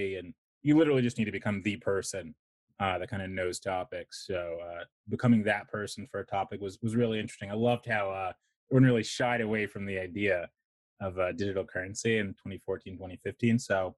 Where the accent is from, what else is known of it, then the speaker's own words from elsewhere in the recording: Ardsley, New York, United States; Yeah, so born in New York City. Grew up just outside of the city in a small suburb called Westchester. For those familiar, it's a small 1 square mile town there called Ardsley.